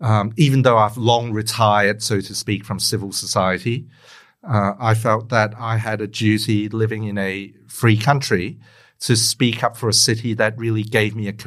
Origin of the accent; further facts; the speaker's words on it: Melbourne, Victoria, Australia; But, I grew up in Melbourne. Unlike a lot of Hong Kong migrants, I didn't grow up wealthy because for various reasons, my father had troubles with the law and ended up spending some time in prison.